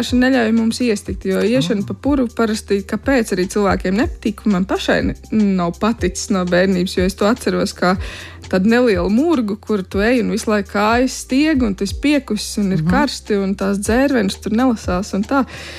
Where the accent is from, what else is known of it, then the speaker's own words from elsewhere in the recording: Limbaži Municipality, Latvia; Es pati esmu no Limbažu novada, un mums ir 43 purvi